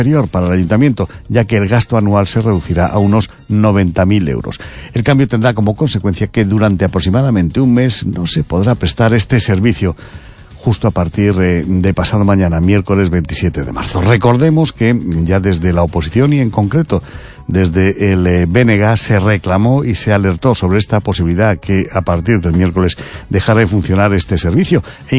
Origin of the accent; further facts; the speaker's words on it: Ourense, Galicia, Spain; somos de Galicia, somos de Ourense, y la lluvia por ahora no nos paraliza.